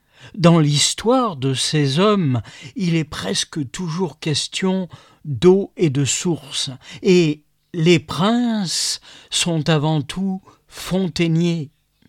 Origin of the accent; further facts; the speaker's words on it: Provence-Alpes-Côte d'Azur, France; Chez nous, en Haute-Provence, on cueillait les olives à la main, une à une.